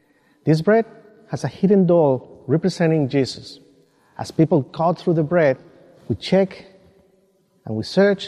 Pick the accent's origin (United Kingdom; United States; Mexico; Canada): Mexico; I grew up in Mexico.